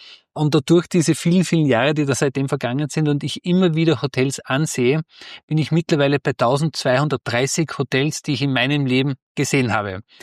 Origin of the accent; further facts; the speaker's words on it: Austria; ich bin eben aus Österreich